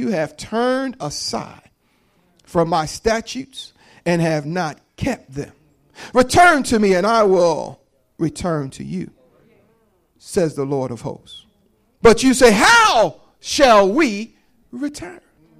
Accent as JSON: {"language": "English", "region": "New Jersey", "country": "United States", "tie": "born or raised there", "said": "You know, growing up in Jersey, I ain't know nothing about no central air."}